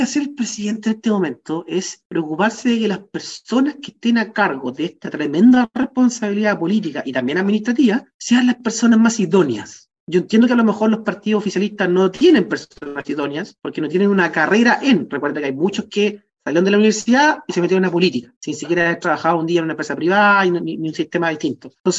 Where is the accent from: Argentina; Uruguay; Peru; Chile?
Chile; Entonces, lo que nosotros estamos esperando como chilenos